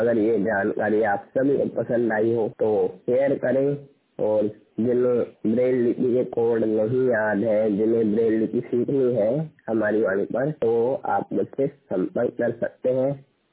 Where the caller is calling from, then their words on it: Jaipur, Rajasthan, India; मैं पूर्ण का दृष्टि बाधित हूँ। मेरा जिला है जयपुर, जयपुर राजस्थान से बोल रहा हूँ।